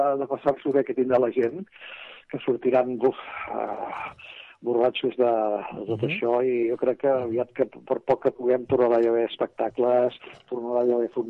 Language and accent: Catalan; Catalonia, Spain; Català, com a bon català